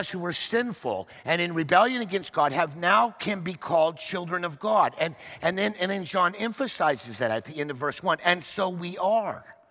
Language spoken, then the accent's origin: English; Dallas, Texas, United States; because I grew up in Dallas as a young boy, and because my father was a Cowboy fan